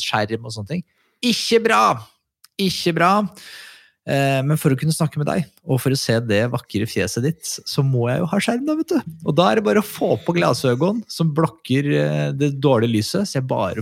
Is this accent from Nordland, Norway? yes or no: no; Skedsmokorset, Akershus, Norway; Jeg vokste opp på Skedsmokorset